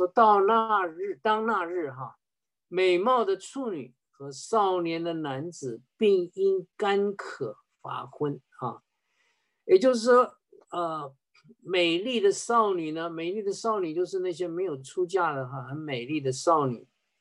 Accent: China; 可以所谓的我们中国人有所谓的义子而分而亨哈

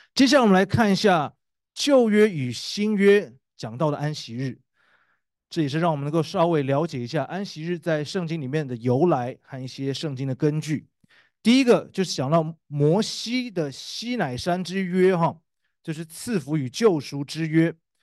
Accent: Taiwan; 我是从台湾来的

